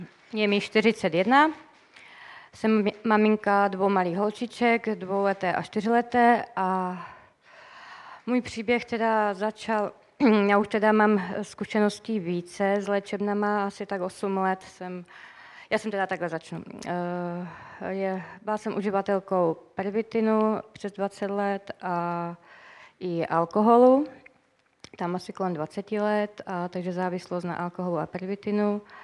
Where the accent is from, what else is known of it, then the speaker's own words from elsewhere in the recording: Wallachia, Czechia; Začali jsme chodit do apoštolské církve u nás na Valašsku, já pocházím z Valašska.